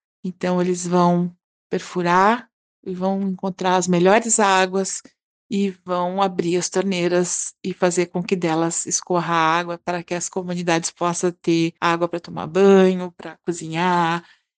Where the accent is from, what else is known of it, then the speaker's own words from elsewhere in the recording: Curitiba, Paraná, Brazil; Curitiba, que é a cidade de onde eu venho